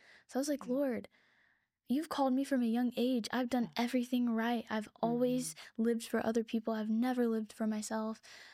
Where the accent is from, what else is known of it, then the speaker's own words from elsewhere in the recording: Plano, Texas, United States; I'm from Plano, Texas. I'm very privileged to have lived an easier life when it comes to my environment and what I'm used to.